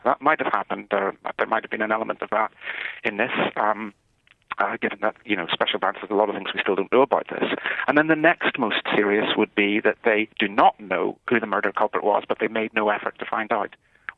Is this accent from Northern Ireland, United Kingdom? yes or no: yes; Northern Ireland, United Kingdom; I'm not English, by the way. I'm Northern Irish.